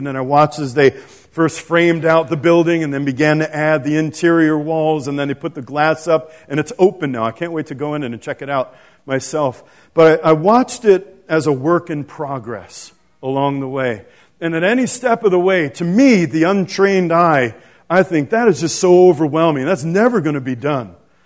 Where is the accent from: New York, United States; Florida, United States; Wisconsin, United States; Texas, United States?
New York, United States; New York City; Trade Center, was still smoldering, and I could see that, and it was heartbreaking. You know, it was my hometown.